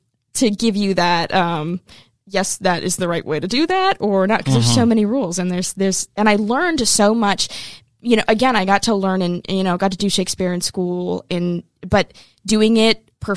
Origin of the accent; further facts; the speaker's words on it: Tampa, Florida, United States; growing up in Tampa and watching theater in Tampa, are people that I knew and was familiar with.